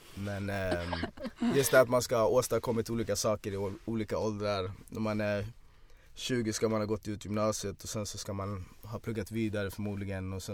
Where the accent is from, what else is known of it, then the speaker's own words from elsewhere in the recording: Sweden; born there; vad intressant med tanke på att jag är född här i Sverige, men jag får väl föra deras talan